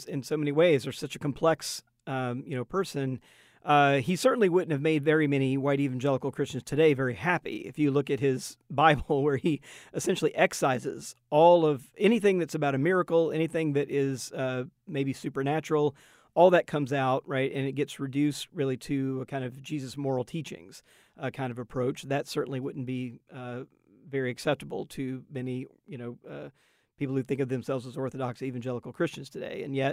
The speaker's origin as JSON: {"language": "English", "region": "Mississippi", "country": "United States", "tie": "born or raised there", "said": "Robert E. Lee was very much revered in my home state of Mississippi today."}